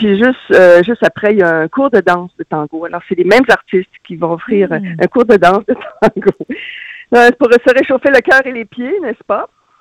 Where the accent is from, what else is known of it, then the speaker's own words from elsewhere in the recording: Montreal, Quebec, Canada; Écoute, moi, c'est parce que je viens de Montréal.